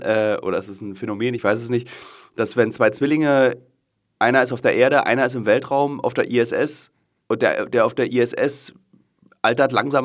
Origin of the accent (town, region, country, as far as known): Berlin, Germany; born or raised there